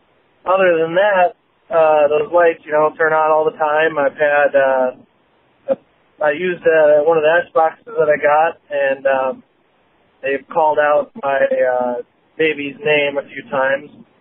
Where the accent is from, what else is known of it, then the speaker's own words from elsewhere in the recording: Quincy, Illinois, United States; I'm from Quincy, Illinois.